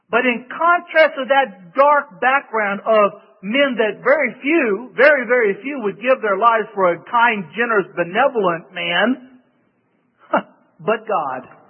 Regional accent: United States; born there; also born or lived in Spain; It's my parents' fault that I'm American, right? They were the ones that were Americans that gave birth to me here. And so I'm an American not by choice, but by birth

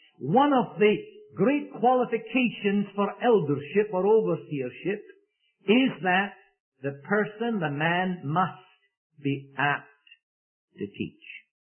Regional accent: Auckland, New Zealand; I said, great. I'm from Auckland, New Zealand.

